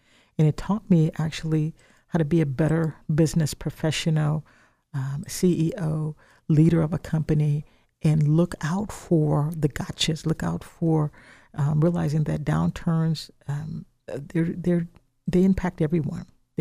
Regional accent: Midwest, United States; Like I said earlier, I'm from the Midwest, and so we didn't wait to buy an umbrella because thunderstorms are common in the Midwest.

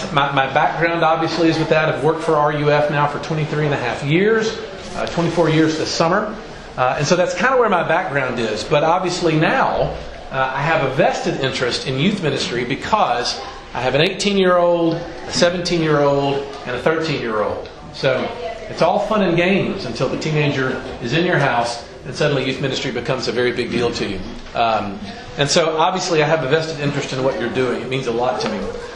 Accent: Memphis, Tennessee, United States; I'm originally from Memphis

